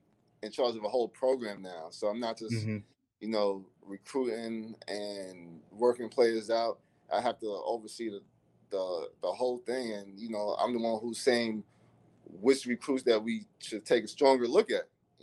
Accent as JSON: {"language": "English", "town": "New York City", "region": "New York", "country": "United States", "tie": "born or raised there", "said": "I think growing up in the New York City playgrounds, you're playing against older, experienced, more mature guys, stronger guys."}